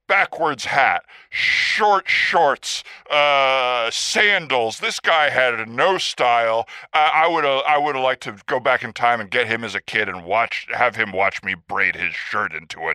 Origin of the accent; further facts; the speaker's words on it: United States; born there; No, I was born in the United States.